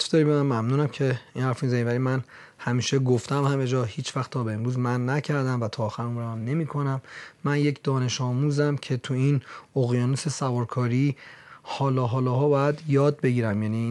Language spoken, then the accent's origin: Persian; Iran; ما به عنوان یک ایرانی خودمون رو ثابت کنیم